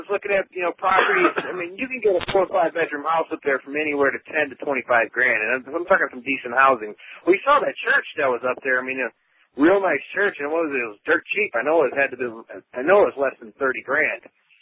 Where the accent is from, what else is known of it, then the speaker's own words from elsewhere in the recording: Milwaukee, Wisconsin, United States; I grew up in Milwaukee and skied all my life up in the UP